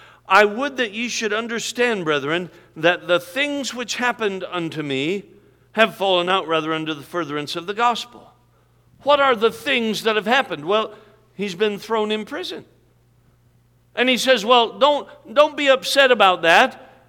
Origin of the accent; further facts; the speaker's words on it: Alaska, United States; I'm from Alaska, and we're inhibited.